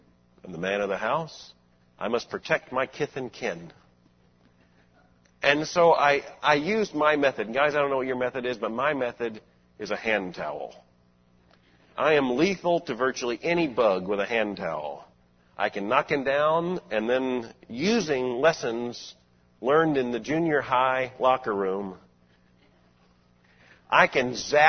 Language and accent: English; Florida, United States; I grew up in Florida. We went out on camping trips. I was a Boy Scout.